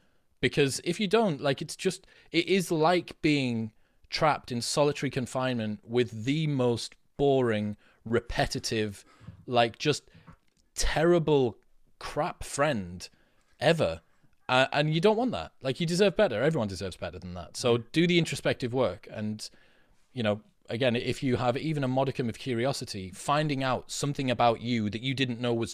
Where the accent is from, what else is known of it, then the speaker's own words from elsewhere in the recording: Stockton-on-Tees, North East England, United Kingdom; I'm a working class guy. I came from Stockton, Teesside, whose only claim to fame is the highest teen pregnancy rate in the UK.